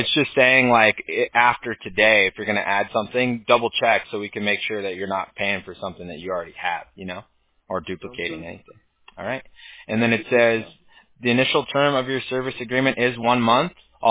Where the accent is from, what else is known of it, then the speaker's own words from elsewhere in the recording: United States; I grew up in the United States, so for me, I see people every race, everywhere, you know, it's normal here, everybody here is from somewhere else